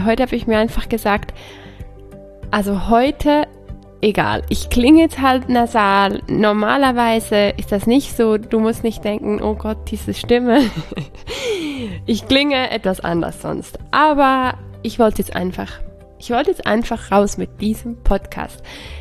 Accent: Switzerland; Ich bin aus der Schweiz oder ich lebe in der Schweiz. Ich bin Schweizerin und Italienerin.

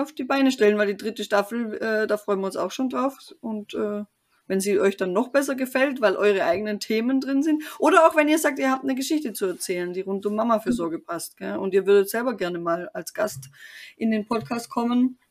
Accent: Lake Constance, Germany; wir waren halt am Bodensee, was meine Heimat ist und auch wunderschön, bitte jetzt keine Nachrichten wegen Bodensee, absolut traumhaft, aber da bin ich halt geboren, aufgewachsen, gelebt und besucht da meine Familie

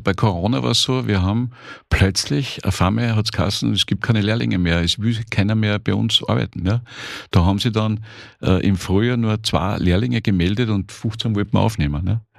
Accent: Austria

